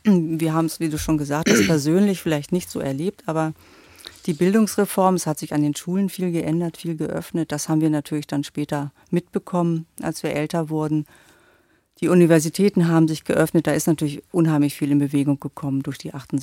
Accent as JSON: {"language": "German", "region": "Lower Saxony", "country": "Germany", "tie": "born or raised there", "said": "ich bin ja auf dem Dorf aufgewachsen, in der Nähe von Hameln, das ist meine Geburtsstadt. Da war das natürlich alles ein bisschen ruhiger, als es vielleicht in der Großstadt war."}